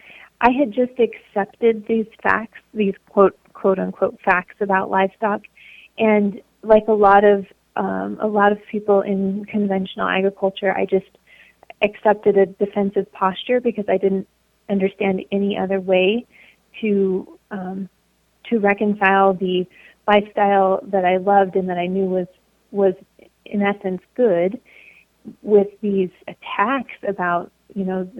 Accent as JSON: {"language": "English", "region": "Sierra Nevada", "country": "United States", "tie": "born or raised there", "said": "It's a little bit more arid than where I grew up in the Sierras."}